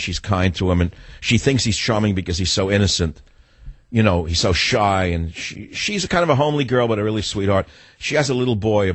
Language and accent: English; New York, United States; You know, here was a big city kid. I grew up in the Bronx, as you know, New York, in a tenement.